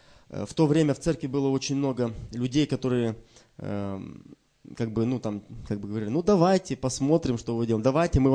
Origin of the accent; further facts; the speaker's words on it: Moldova; moved away as an adult; now in Russia; мы как раз переехали в Россию. И я сам с Молдавии.